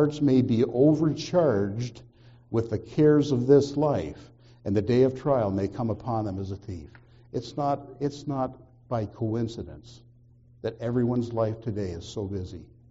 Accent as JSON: {"language": "English", "country": "Canada", "tie": "born or raised there", "said": "I grew up in Canada and had a nursery rhyme that I grew up with."}